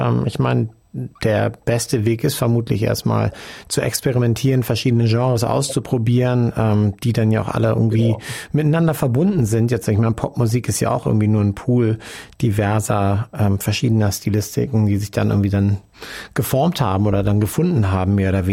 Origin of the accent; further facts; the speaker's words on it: Germany; aus meinem Heimatland Deutschland